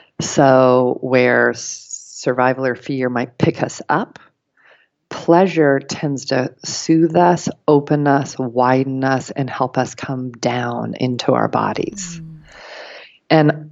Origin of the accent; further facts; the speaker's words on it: Colorado, United States; I was just back in my home state. I grew up in rural Colorado in the Rockies.